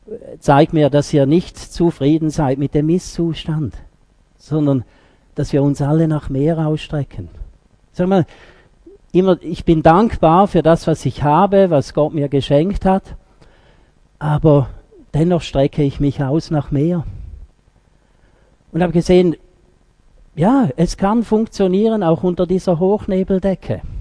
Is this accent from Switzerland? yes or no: yes; Switzerland; Ist klar, als Schweizer habe ich dann nach dieser Luftseilbahn, oder?